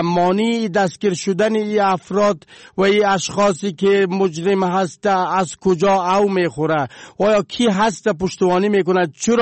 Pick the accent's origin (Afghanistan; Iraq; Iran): Afghanistan; Balkh; ما از بلخ هستیم، در بلخ زاده شدیم،